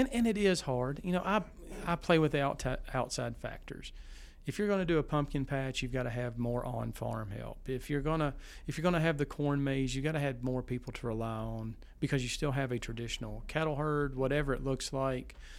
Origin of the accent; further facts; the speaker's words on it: Kentucky, United States; now in Wyoming, United States; So I'm from Western Kentucky. I'm living in central Wyoming right now